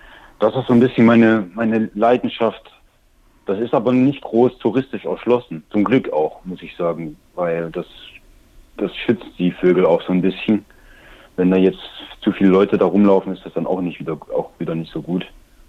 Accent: East Germany, Germany; now in Cologne, Germany; Und hier, also in Deutschland bin ich natürlich, ich bin hier aufgewachsen, ich bin geboren in der DDR. Und dann bin ich mit Anfang 20 bin ich dann nach Köln gekommen

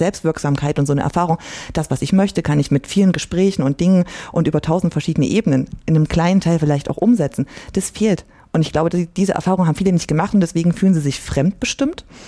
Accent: Jena, Thuringia, Germany

